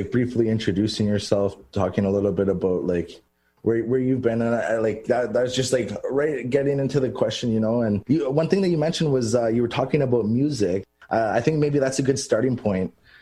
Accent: Rankin Inlet, Nunavut, Canada

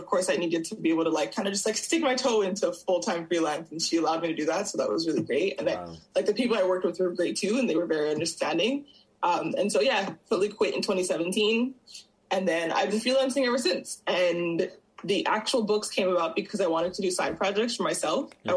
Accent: Montreal, Quebec, Canada; Yeah, so born and raised in Montreal

